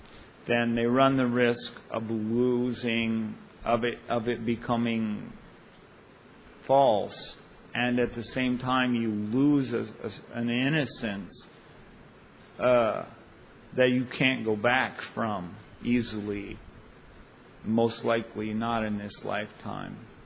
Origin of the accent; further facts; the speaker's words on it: Ireland; the Irish poet, Scottish poet, okay, but since I'm Irish